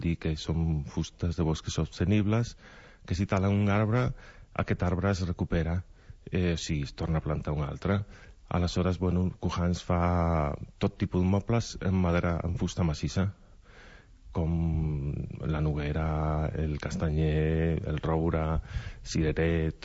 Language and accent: Catalan; Oviedo, Asturias, Spain; moved away as an adult; Soc d'Astúries, he nascut a Oviedo. fa 42 anys, i he vingut cap a Catalunya fa 10 anys.